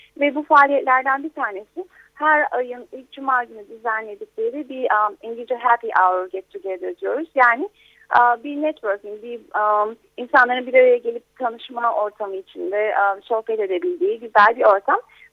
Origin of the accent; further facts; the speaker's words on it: Balıkesir, Turkey; moved away as an adult; now in United States; ben Türkiye'de doğdum ve büyüdüm. Aslen Balıkesirliyim. Boğaziçi Üniversitesi'nde okudum İstanbul'da.